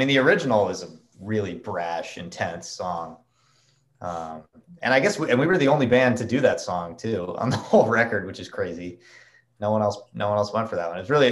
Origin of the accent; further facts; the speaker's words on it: Manhattan Beach, California, United States; I grew up in Manhattan Beach, which was definitely the South Bay in Southern California